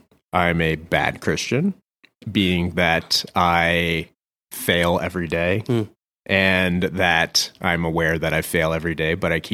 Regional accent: Ohio, United States; And so where I grew up at here in Ohio, there was a very large Native American population.

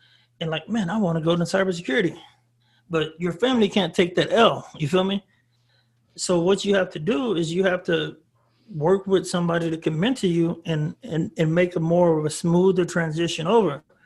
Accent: Waco, Texas, United States; Steve Martin was born in my hometown. Steve Martin, I'm from Waco, Texas.

